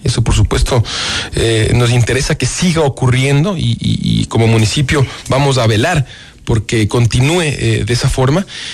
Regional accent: Quito, Pichincha, Ecuador; consolidar el orgullo de la quiteñidad a partir de estar conscientes de lo que como quiteños nos merecemos y tenemos la fortuna de poder disfrutar aquí

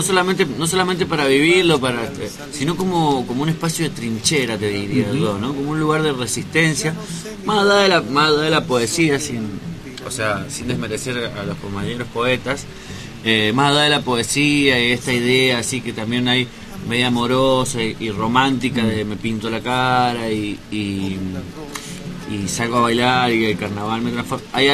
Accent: San Juan, Argentina; yo hace un par de días nomás que llegué de San Juan, de la provincia de donde vengo yo.

